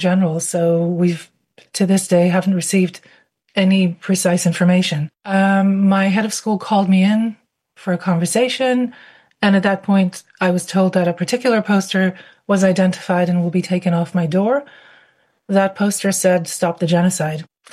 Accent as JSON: {"language": "English", "country": "Israel", "said": "Everyone knows that I'm from Israel and I'm Jewish."}